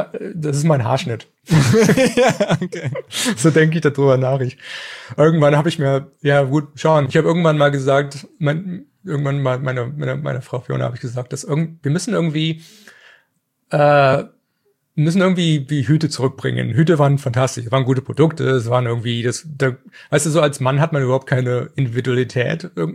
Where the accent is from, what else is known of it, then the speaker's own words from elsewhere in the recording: Germany; in den 80ern, wo ich als Kind in Deutschland englische He-Man-Folgen und was weiß ich, Mask und Transformers geguckt habe